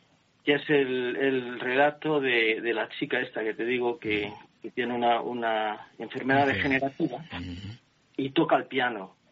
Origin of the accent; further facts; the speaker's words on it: Asturias, Spain; yo soy del occidente de Asturias, donde la Santa Compaña está muy presente